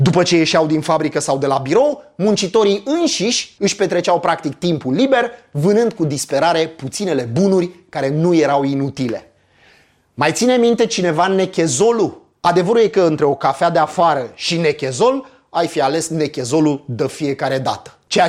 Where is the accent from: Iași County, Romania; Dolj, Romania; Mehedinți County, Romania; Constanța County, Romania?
Dolj, Romania; Craiova; M-am născut în Craiova și prin urmare aveam vreo 3 programe iugoslave la televizor